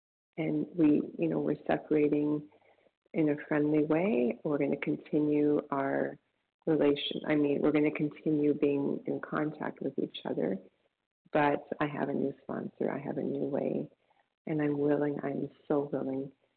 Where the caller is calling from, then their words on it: Toronto, Ontario, Canada; from Toronto, Canada.